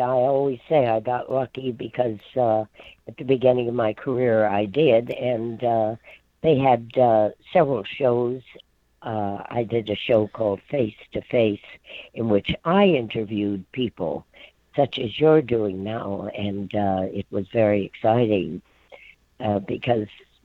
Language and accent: English; Bismarck, North Dakota, United States; No, I'm from Bismarck, North Dakota, a country girl, and we didn't entice anybody but the cattle.